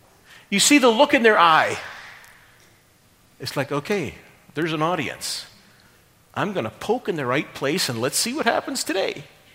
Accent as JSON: {"language": "English", "region": "Scotland", "country": "United Kingdom", "said": "No problem, I'm Scottish, I've got a thick skull and a thick skin, and I can take it and I can dish it back."}